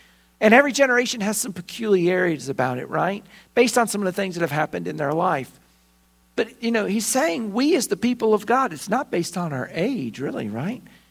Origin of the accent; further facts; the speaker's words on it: United Kingdom; I'm British. My mom was born in England.